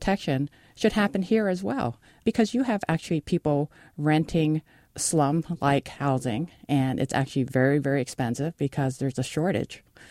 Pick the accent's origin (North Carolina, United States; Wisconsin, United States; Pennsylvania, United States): Pennsylvania, United States; Philadelphia; Well, I think I grew up in Philadelphia